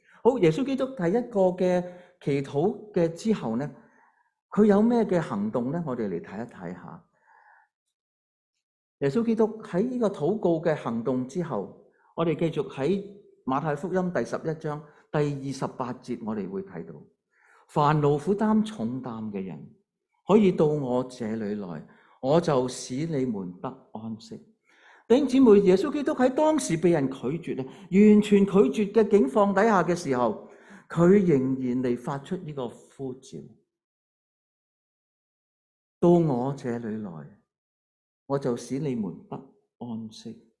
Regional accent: China; 在这个的我们中国人成日都父母闹子女的时候呢有一句这样的说话

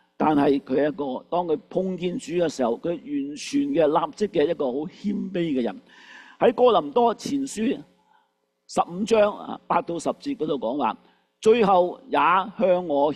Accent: China; 即係我諗類似我哋中國人講話

